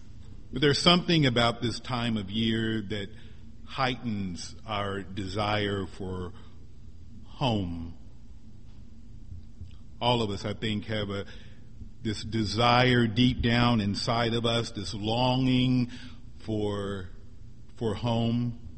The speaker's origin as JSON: {"language": "English", "town": "Springfield", "region": "Missouri", "country": "United States", "tie": "born or raised there", "also_born_or_lived": "Atlanta, United States", "moved": "yes", "lives_now": "Philadelphia, United States", "said": "But I'm originally from Missouri, Springfield. My mother is still there. Most of my siblings are still there. The little gray and white house on Texas Street where I grew up is still there."}